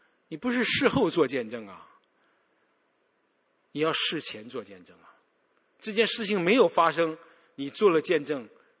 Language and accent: Chinese; China; 我们中国人很少愿意去分享，敞开心分享